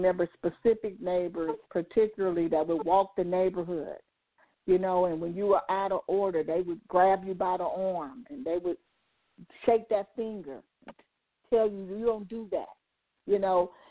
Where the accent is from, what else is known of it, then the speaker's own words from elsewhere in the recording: Compton, California, United States; And, you know, I grew up in Compton. And I remember that neighborhood, you know.